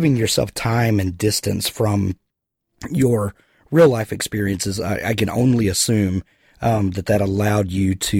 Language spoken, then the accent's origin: English; Mississippi, United States; now in South Florida, United States; And I'm from South Mississippi, so this is very close to where I grew up, and stories that I'm familiar